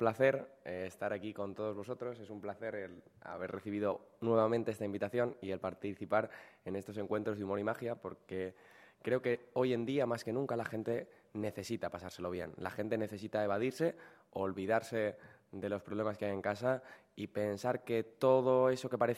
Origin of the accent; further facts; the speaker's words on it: Extremadura, Spain; born there; es un placer volver a mi tierra, volver a la provincia donde nací, volver a Cáceres